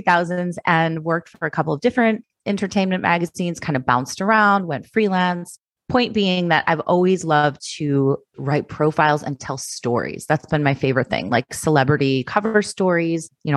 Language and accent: English; Chicago, Illinois, United States; So I am from Chicago.